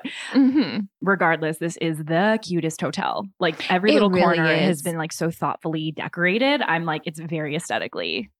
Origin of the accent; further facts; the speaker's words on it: Midwest, United States; I'm also from the Midwest and I would never buy gas station cheese.